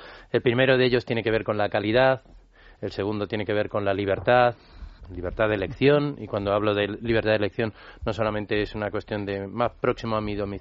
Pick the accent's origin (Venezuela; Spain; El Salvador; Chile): Venezuela; Maracaibo, Zulia; born there; Mi padre fue de esos, por eso yo nací en Maracaibo y mis hermanas en Caracas.